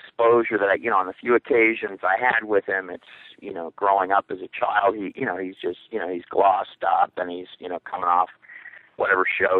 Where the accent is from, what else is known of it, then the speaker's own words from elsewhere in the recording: Houston, Texas, United States; Okay, when I grew up in Houston, Texas, and Jason was my best friend as far back as I can remember.